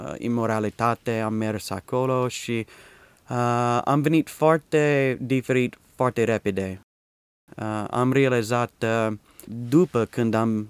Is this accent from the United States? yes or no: yes; Dallas, Texas, United States; Romanian is a second language; Sunt Texan, din Dallas, Dallas, Texas. Am fost cunoscut acolo, nu cunoscut, am fost născut acolo în 1970 și majoritatea de viața mea am fost acolo. Și am fost, cum se zice, crescut. Ca și un creștin